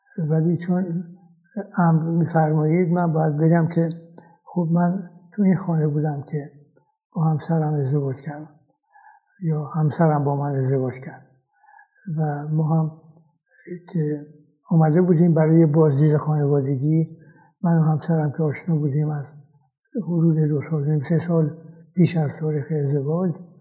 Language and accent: Persian; Tehran, Tehran Province, Iran; also born or lived in Mashhad; من سومین فرزند خانواده بودم که توی مشهد به دنیا آمدم. منتها من هیچ خاطره ای از این شهر ندارم، برای اینکه 8-9 ماهی بودم که اومدیم با خانواده تهران